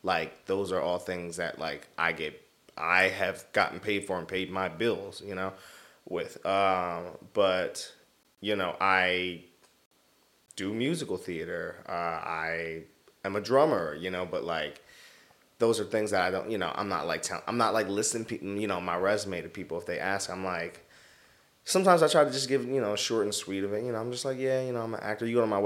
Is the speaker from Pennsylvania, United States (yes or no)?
yes; Philadelphia, Pennsylvania, United States; I've been somewhere for, 4 years is, the longest since, growing up in Philly.